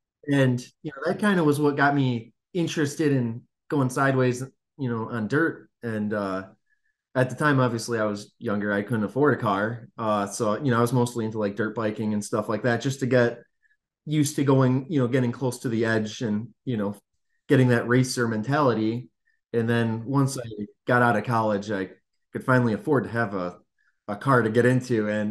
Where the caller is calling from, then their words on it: China, Michigan, United States; I'm in China, Michigan, up in the thumb.